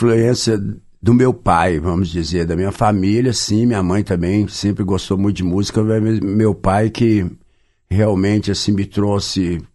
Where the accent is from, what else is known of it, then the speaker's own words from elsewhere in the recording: Sete Lagoas, Minas Gerais, Brazil; E eu via o Congado, eu sou de Sete Lagoas.